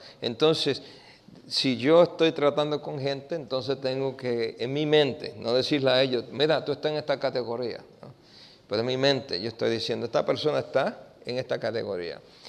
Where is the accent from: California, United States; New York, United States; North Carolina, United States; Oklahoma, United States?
New York, United States; Yo me crié en Nueva York. Y criándome en Nueva York, me crié en pandillas